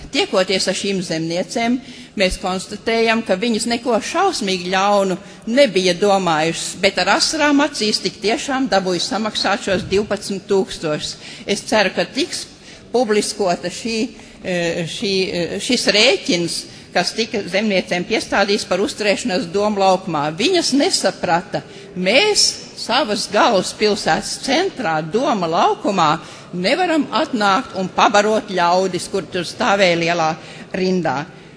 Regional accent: Talsi, Talsi Municipality, Latvia; un es esmu no Talsiem.

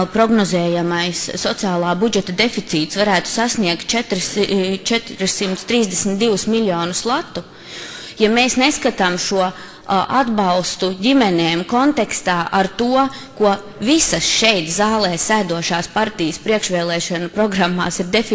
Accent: Latgale, Latvia; Es arī esmu no Latgales, un es arī esmu mamma

